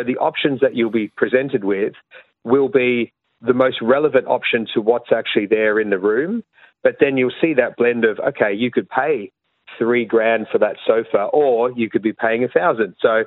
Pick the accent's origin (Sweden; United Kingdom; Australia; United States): Australia; now in Ireland; And yes, I'm the Australian contingent of the partnership.